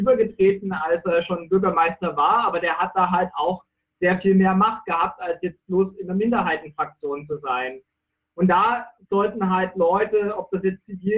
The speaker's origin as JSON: {"language": "German", "town": "Dresden", "region": "Saxony", "country": "Germany", "tie": "born or raised there", "said": "ich komme ursprünglich aus Dresden, bin da aufgewachsen"}